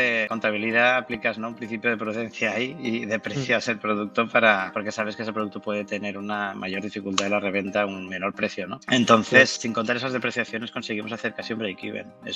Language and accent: Spanish; Spain; venimos a veces como españoles